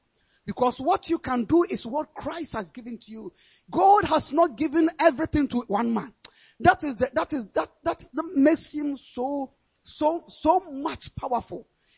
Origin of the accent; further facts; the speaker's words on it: Ghana; I am African Ghanaian. I'm from Ghana.